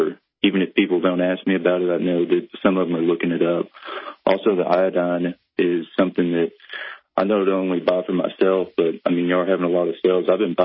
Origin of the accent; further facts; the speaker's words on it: Illinois, United States; even though I was from the Socialist Republic of Illinois, I can still stand by the people that I grew up